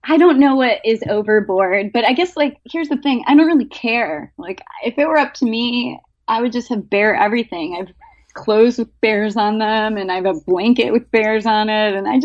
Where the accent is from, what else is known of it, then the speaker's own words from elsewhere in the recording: Beechwood, Ohio, United States; I grew up in Cleveland, Ohio, actually in a city called Beechwood, which is an eastern suburb. And I was here until high school when I went to boarding school in Maine.